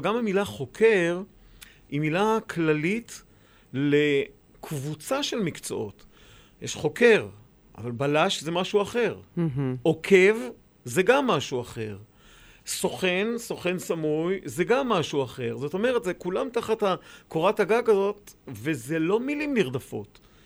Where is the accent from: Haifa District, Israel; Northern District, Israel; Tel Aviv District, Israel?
Haifa District, Israel; Kiryat Motzkin; אני נולדתי וגדלתי בקריות, גדלתי בקריית מוצקין, ושם למעשה, משם התגייסתי בסוף.